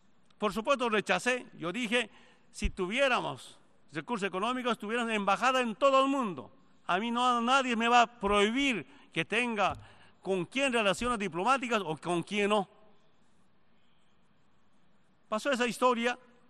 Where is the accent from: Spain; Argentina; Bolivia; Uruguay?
Bolivia; Nuestro gran deseo como pueblo boliviano es que Estados Unidos devuelva el Guantánamo a Cuba.